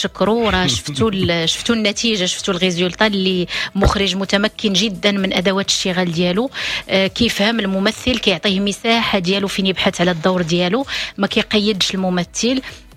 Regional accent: Morocco; وهذا فخر لنا احنا كمغاربة.

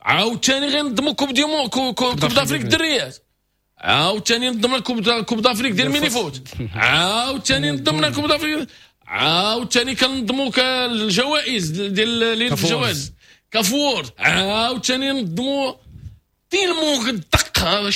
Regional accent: Morocco; وصلنا 40 شراكة مع الدول الأفريقية

